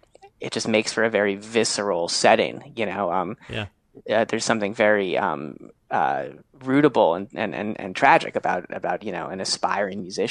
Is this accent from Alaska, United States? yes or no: no; New York City, New York, United States; I love music, you know, and I grew up around music. I grew up in New York City.